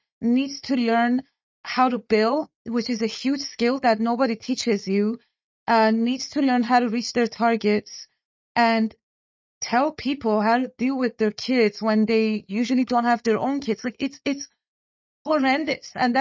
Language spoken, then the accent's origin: English; Iran; English is a second language; I grew up in war myself. I'm from Iran.